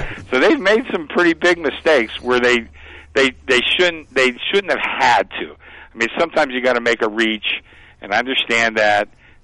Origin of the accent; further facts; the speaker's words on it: Pittsburgh, Pennsylvania, United States; I grew up in Pittsburgh.